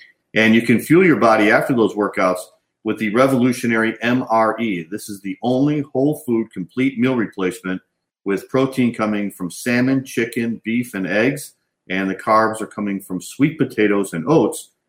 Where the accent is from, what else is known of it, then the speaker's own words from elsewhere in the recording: Chicago, Illinois, United States; And I, of course, remember Lance from growing up in Chicago, because Lance was kind of a legend around the Chicago area back in the 70s and 80s.